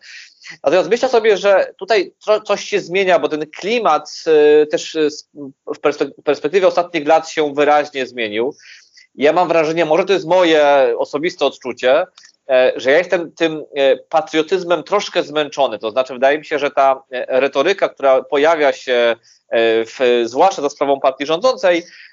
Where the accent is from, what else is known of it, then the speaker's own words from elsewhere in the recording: Silesian Voivodeship, Poland; Jako Ślązak mieszkający w Małopolsce